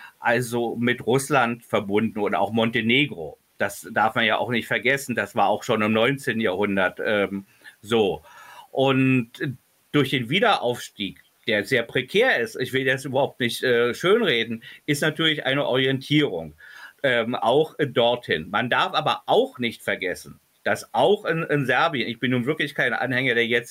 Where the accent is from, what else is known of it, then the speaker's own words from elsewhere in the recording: East Berlin, Berlin, Germany; Ich bin ja in Ostberlin aufgewachsen, also im geteilten Berlin.